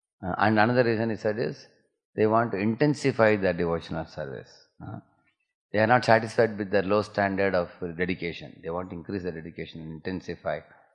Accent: South India, India; Because I am from South India, Maharaj thought I like sambar, rice.

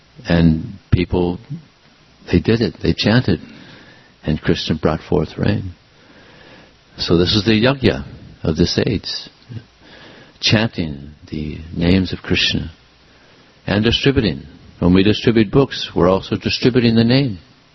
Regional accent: Los Angeles, California, United States; I grew up here in Los Angeles, and I remember back in the 70s, we used to get so much rain, pour down rain.

